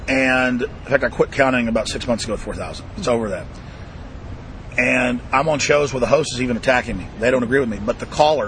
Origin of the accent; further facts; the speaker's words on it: Austin, Texas, United States; And I'm here from Austin, Texas.